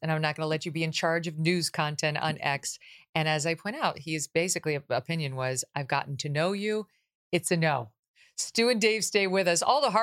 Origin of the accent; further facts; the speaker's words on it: Connecticut, United States; I say this not only because I'm from Connecticut, but because they look like superhumans out there.